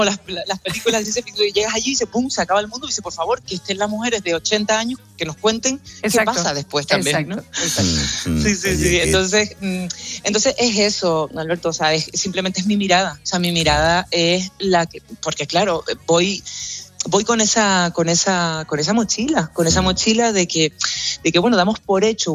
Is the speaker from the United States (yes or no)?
no; El Paso, Canary Islands, Spain; ¿y si Woody Allen hubiera nacido en El Paso, que es donde mi pueblo, en La Palma?